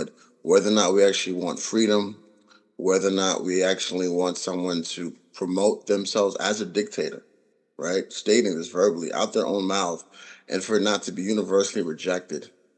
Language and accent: English; United States; And as an American citizen, both of us in our 50s, so we've been here for a bit of time